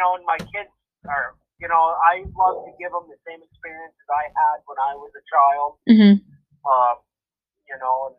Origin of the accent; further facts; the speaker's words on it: United States; I just say, you know, I'm an American.